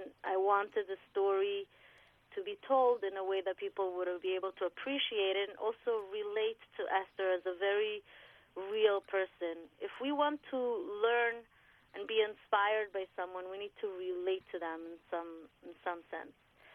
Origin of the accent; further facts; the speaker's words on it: Italy; moved away as an adult; also born or lived in New York; now in Davis, United States; I grew up in Italy, I got married, I moved to New York, and then we moved to Davis, California, where my husband and I work with the Jewish community and the university.